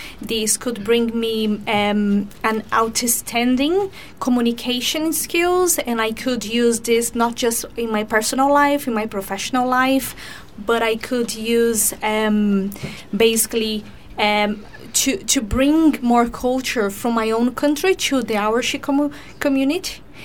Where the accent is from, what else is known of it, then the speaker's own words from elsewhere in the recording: Brazil; now in Ireland; I'm from Brazil, actually. I was born in Brazil, I am naturally from Portugal. My family is from Portugal, and I have been living in Ireland for the last 11 years.